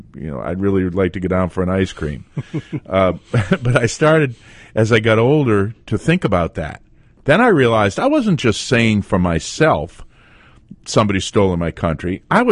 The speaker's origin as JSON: {"language": "English", "town": "Lexington", "region": "Massachusetts", "country": "United States", "tie": "born or raised there", "also_born_or_lived": "New Hampshire", "said": "Growing up, and I was born in Lexington, Massachusetts."}